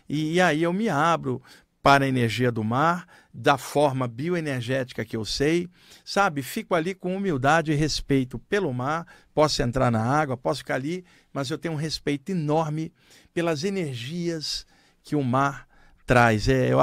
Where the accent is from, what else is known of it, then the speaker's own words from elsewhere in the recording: Rio de Janeiro, Brazil; now in São Paulo, Brazil; como eu cresci no Rio e moro em São Paulo há 34 anos